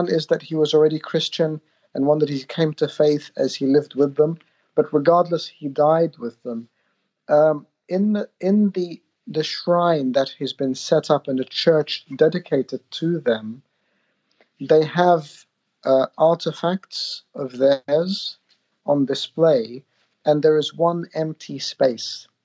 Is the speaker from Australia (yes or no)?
yes; Australia; I grew up in Australia.